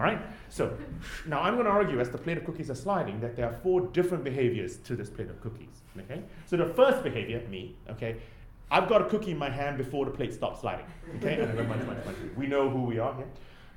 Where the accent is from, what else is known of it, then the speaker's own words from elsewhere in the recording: San Francisco, California, United States; moved away as an adult; now in Cambridge, United Kingdom; I sound weird because my wife's English, but I've been here for 25 years. I'm originally from San Francisco.